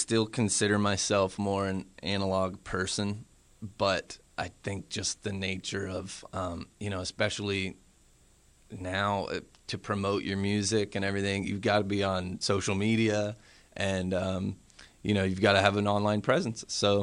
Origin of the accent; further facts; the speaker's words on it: New Hampshire, United States; now in Brooklyn, United States; I grew up mostly in New Hampshire.